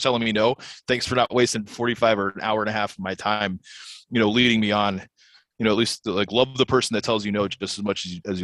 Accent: New Jersey, United States; Because Gary is a Jersey guy. I grew up in New Jersey.

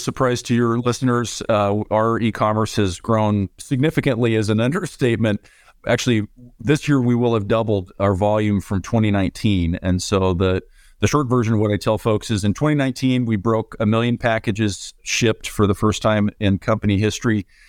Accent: San Francisco, California, United States; born there; I was born in San Francisco. I'm a West Coast guy.

